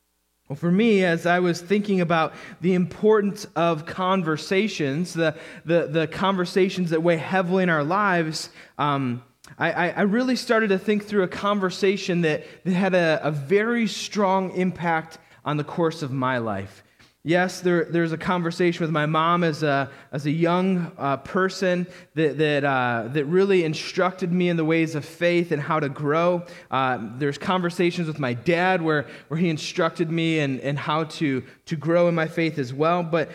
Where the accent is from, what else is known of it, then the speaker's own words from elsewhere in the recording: Michigan, United States; I don't think anybody in my home church growing up in Michigan saw any potential in me.